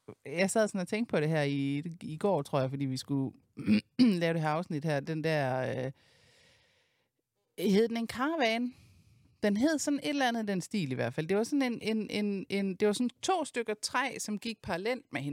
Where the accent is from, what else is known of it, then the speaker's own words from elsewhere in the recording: Central Denmark Region, Denmark; Men selvom jeg er fra Djursland